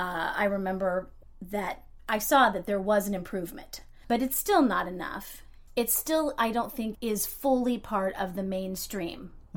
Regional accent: Galesburg, Illinois, United States; I was raised in Galesburg, Illinois.

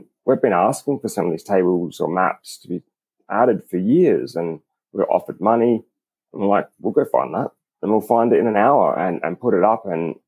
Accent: Australia; But for us, being Australian, and it made sense.

